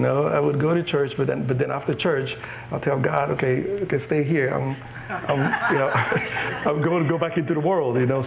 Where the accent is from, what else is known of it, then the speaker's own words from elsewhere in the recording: Nigeria; I come from Nigeria. I'm the middle child of 9 children.